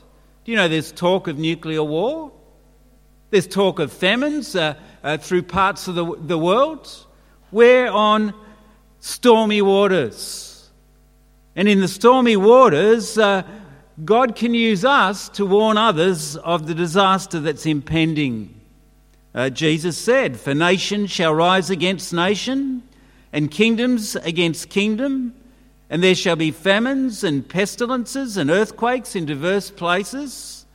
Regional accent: Sydney, New South Wales, Australia; I grew up in Sydney, and just about every suburb in Sydney had three or four churches.

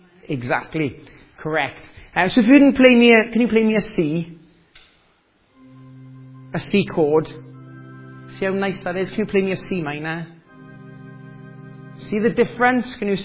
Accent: Wales, United Kingdom; As you can tell, the accent is not a local accent. I was born and bred in Wales, I was born again in Wales

